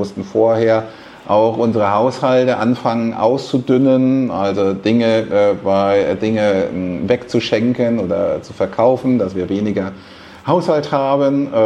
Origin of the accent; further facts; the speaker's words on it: Munich, Bavaria, Germany; moved away as an adult; now in Portugal; Ich hätte mich eigentlich als Münchner eher nach Italien orientiert